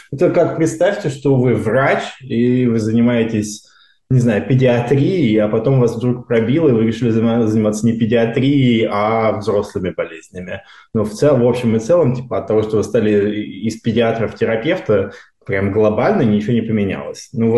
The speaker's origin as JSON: {"language": "Russian", "region": "Moscow Oblast", "country": "Russia", "said": "Я из Подмосковья учился в обычной школе, которая потом стала лицеем."}